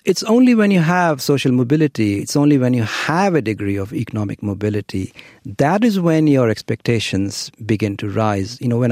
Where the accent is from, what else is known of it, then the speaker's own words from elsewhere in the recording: India; I grew up in India in the 1970s and 80s